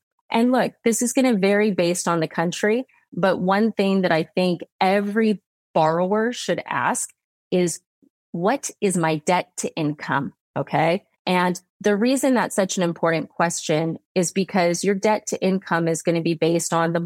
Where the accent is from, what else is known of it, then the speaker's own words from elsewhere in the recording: United States; my husband's British, you know, he's from the UK and I'm American.